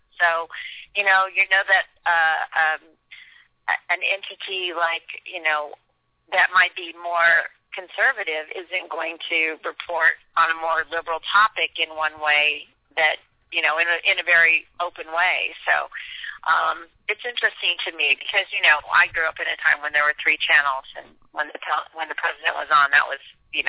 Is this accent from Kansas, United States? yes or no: yes; Kansas, United States; I grew up in Kansas.